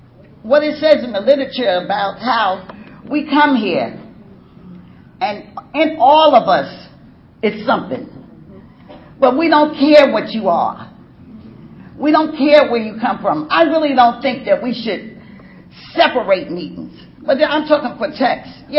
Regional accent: New York City, New York, United States; I didn't come from that. I came from Harlem, and we have rooms, kitchenettes, you know, apartments.

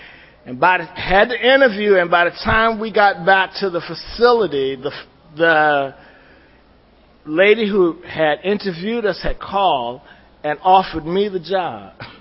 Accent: Washington, District of Columbia, United States; I was raised in Washington, D.C. I'm 59 years old.

